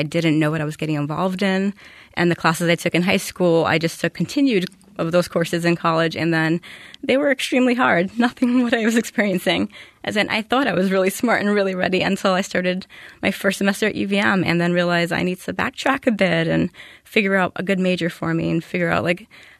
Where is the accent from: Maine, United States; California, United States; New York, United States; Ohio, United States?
New York, United States; Bronx; I'm coming from the Bronx, New York, where people are friendly if they know you or if they're family, but not strangers on the street.